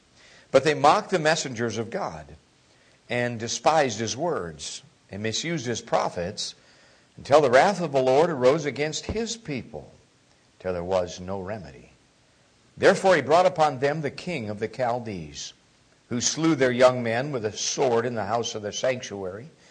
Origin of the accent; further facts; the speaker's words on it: Alaska, United States; Your pastor said I came from Florida, but I'm actually an Alaskan. So state of residence is Alaska.